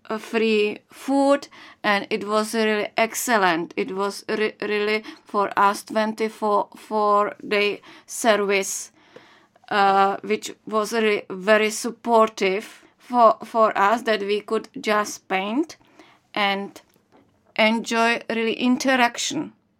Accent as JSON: {"language": "English", "country": "Czechia", "also_born_or_lived": "United Kingdom", "moved": "yes", "said": "I am originally from the Czech Republic. I had been living in the UK for 9 years."}